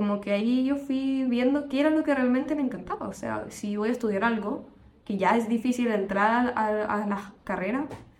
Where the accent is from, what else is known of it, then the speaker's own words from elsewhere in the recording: Chile; Porque yo soy de región, yo no soy de Santiago